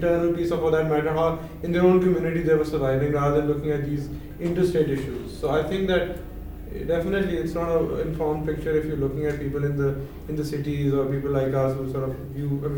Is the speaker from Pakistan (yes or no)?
yes; Pakistan; how we view ourselves as Pakistani citizens, and the notion of peace or interaction with Indians and all